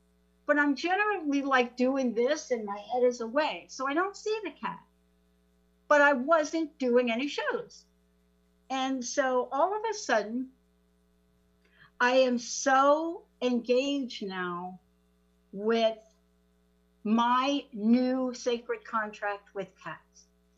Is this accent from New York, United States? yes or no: yes; New York, United States; accent: New York